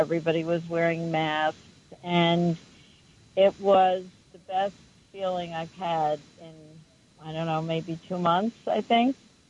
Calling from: Huntington, New York, United States; I'm calling from Long Island near Huntington

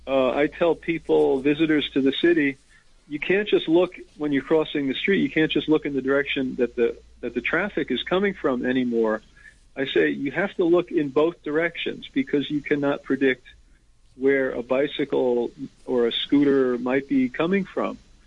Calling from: New York, United States; I'm calling from the Catskills, listening to BAI online.

